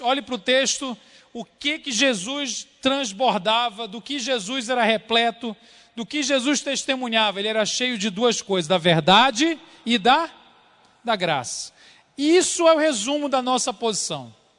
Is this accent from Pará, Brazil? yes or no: yes; Belém, Pará, Brazil; now in Belo Horizonte, Brazil; Eu venho lá de Belo Horizonte, moro em BH. Mas você viu meu sotaque não é exatamente sotaque mineiro, né? Eu sou de Belém do Pará, bem ali, onde Jesus nasceu